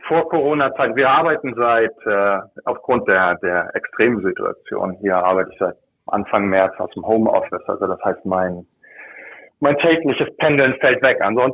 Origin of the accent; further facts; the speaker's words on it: Northern Germany, Germany; ich komme aus der Gegend, wo man nicht unbedingt lernt, mit Hügeln und starken Anstiegen umzugehen auf dem Fahrrad.